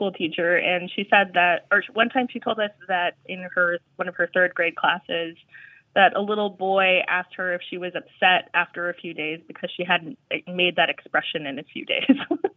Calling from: Plattsmouth, Nebraska, United States; I'm calling from Plattsmouth, Nebraska.

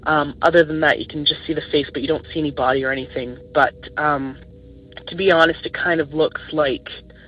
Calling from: Ontario, Canada

